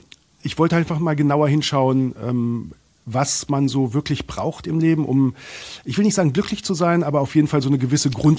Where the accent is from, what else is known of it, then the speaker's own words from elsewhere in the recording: Northern Germany, Germany; für mich als Norddeutscher